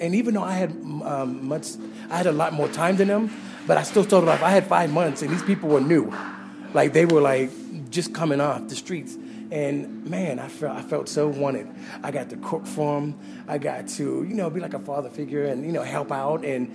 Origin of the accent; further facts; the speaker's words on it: California, United States; Well, like I said, I came from California.